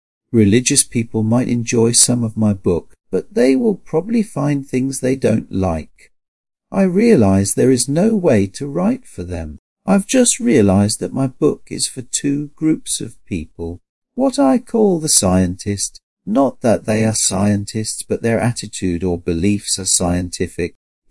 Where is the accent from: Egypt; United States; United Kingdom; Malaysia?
United Kingdom; England; born there; I was born in England and was always much more interested in maths and physics than English.